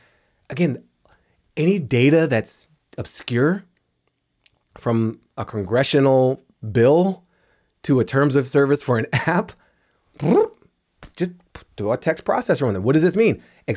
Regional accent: Washington, District of Columbia, United States; Yeah, you know, I grew up in Washington, D.C. I was born in 1977

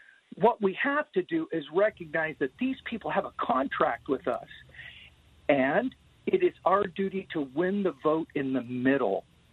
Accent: United States; I'm an American Brit, Paul, dual citizen.

